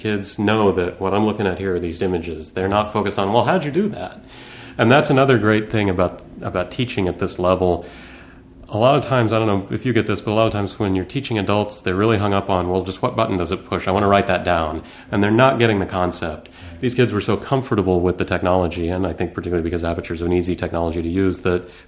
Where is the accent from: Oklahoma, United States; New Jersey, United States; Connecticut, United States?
Oklahoma, United States; I grew up in Oklahoma, so I'm sitting on a school bus and we're driving through the countryside, and I'm going, I'm on a school bus in Oklahoma in the summer.